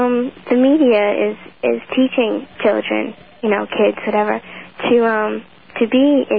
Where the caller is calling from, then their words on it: Smithtown, New York, United States; Smithtown.